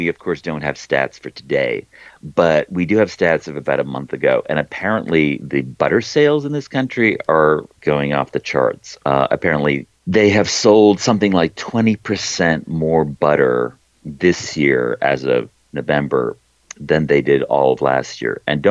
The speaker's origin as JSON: {"language": "English", "country": "Czechia", "second_language": "English", "said": "So I'm coming from the Czech Republic. For us, various kinds of vanilla crescents are quintessentially Christmassy."}